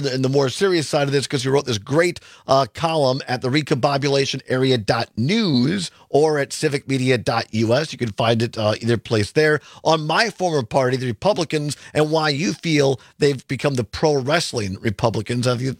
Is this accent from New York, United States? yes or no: no; Wisconsin, United States; But growing up in Southwest Wisconsin, I think part of it was when I grew up, you know, when there was no real cable, there's no ESPN for most of my youth.